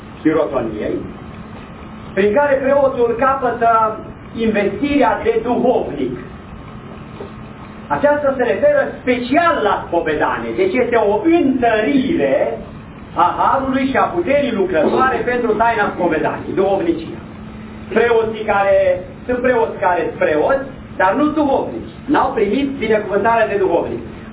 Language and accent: Romanian; Transylvania, Romania; Copiii se spovedeau în Ardeal, în satul meu, în Vinerea Florii.